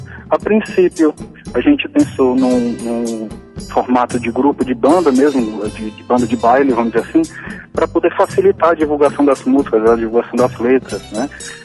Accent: Ceará, Brazil; eu sou do … sou do Ceará

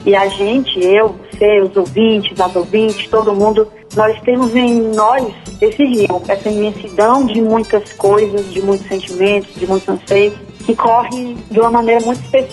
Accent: Mombaça, Ceará, Brazil; Eu sou nascida e criada em Mombaça, uma cidade do interior do sertão, da região do Viamu

